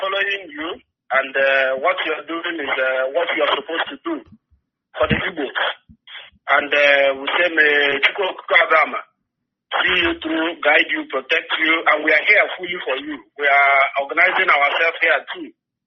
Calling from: California, United States; I'm calling from California.

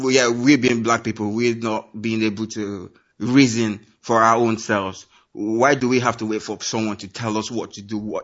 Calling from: London, United Kingdom; I'm calling from West London.

